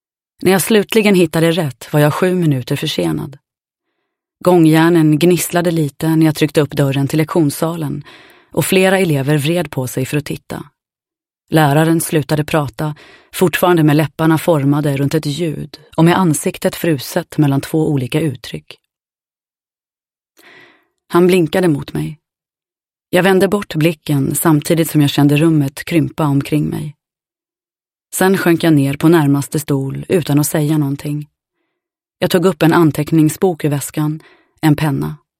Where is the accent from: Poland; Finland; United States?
United States; born there; first language English; Swedish is a second language; jag var född här i USA, att engelska var mitt modersmål.